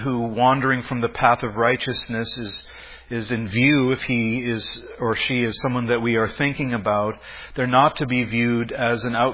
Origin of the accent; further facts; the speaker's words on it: Alberta, Canada; I grew up in Alberta on the prairies.